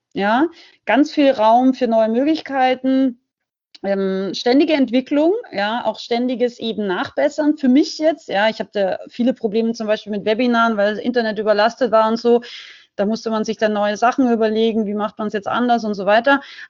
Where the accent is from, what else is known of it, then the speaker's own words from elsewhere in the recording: Austria; also ich bin ja auch aus Österreich eigentlich